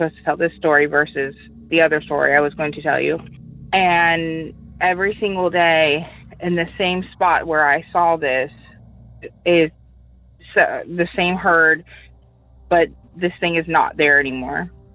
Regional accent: St. Augustine, Florida, United States; So, again … I'm from St. Augustine, Florida.

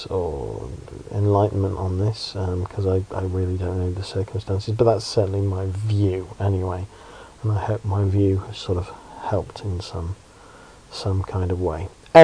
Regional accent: the north of England, United Kingdom; now in Oxford, United Kingdom; because I'm from Oxford, originally from the north, but living in Oxford.

